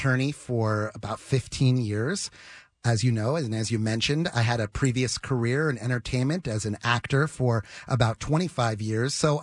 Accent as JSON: {"language": "English", "town": "Calabasas", "region": "California", "country": "United States", "tie": "born or raised there", "said": "I grew up in Calabasas."}